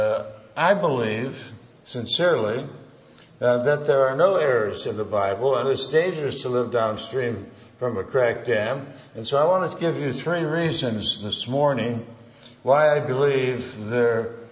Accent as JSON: {"language": "English", "town": "Warren", "region": "Michigan", "country": "United States", "said": "It's a delight to be here back home in Michigan. I'm from Warren originally"}